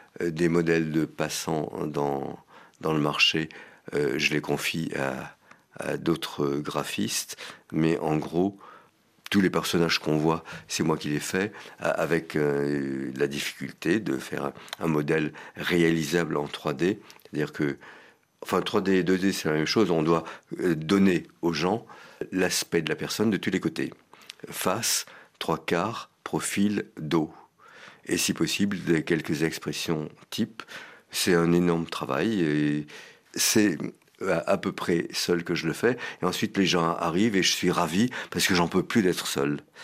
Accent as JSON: {"language": "French", "region": "Conakry", "country": "Guinea", "tie": "born or raised there", "said": "mon école primaire s'est passée à Conakry, en Guinée, mon enfance a été privilégiée."}